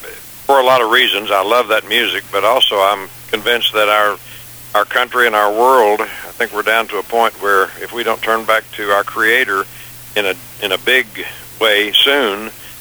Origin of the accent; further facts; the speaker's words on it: Kentucky, United States; now in Tennessee, United States; We still have the farm I was raised on in Kentucky. And as you say, live on another here in Tennessee.